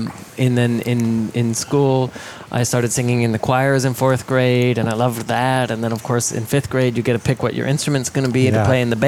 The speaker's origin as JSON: {"language": "English", "town": "Belgrade", "region": "Montana", "country": "United States", "tie": "born or raised there", "said": "So I grew up in Belgrade, Montana, population 6,000."}